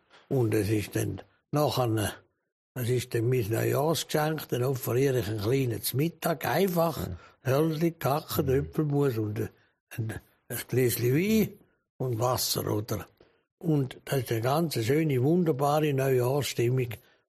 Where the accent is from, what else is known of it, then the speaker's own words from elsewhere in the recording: Bern, Switzerland; Ja, Bern, am Berner Oberland, das ist ja noch ganz weit außerhalb von der Stadt Bern, oder?